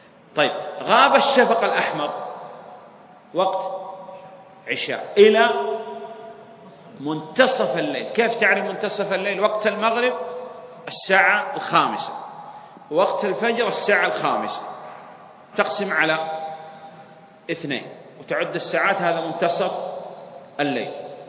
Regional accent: Saudi Arabia; عندنا في المملكة العربية السعودية

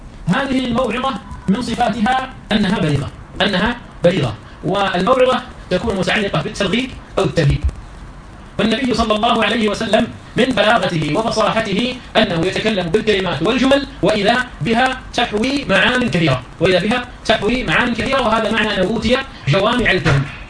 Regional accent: Saudi Arabia; عندنا في السعودية

